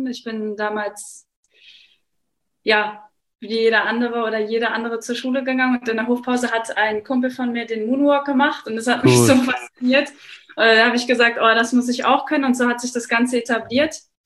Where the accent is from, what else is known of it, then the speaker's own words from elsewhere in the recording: Potsdam, Brandenburg, Germany; born there; also born or lived in Berlin; Ich bin 27 Jahre alt. Das Alter gleich zuerst. Ich bin in Potsdam geboren, bin dann im jugendlichen Alter nach Berlin gezogen.